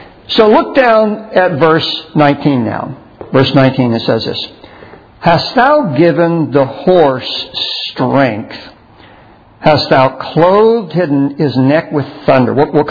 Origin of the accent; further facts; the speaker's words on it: San Antonio, Texas, United States; But growing up in San Antonio and so forth, we had some people in school that they had some horses.